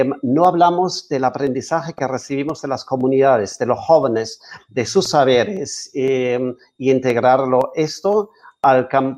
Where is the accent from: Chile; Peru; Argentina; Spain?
Peru; also born or lived in Europe; Yo me crié en el Perú, después me fui a Europa y después regresé al Perú.